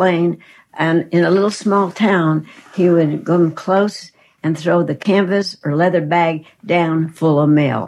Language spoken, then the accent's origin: English; California, United States; born there; I was born in California. I was born 4 miles south of International Airport, which is very, very popular now.